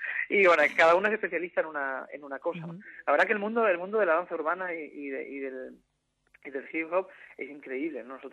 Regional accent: Móstoles, Community of Madrid, Spain; con muchísimas ganas de enseñar al público Titanium y de estar con nuestra gente, que son los mostoleños como nosotros.

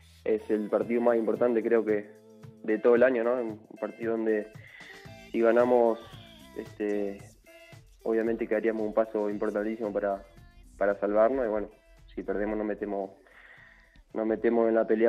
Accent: Salto, Uruguay; born there; Sí, nací en Salto, a 7 kilómetros del centro, digamos, Salto.

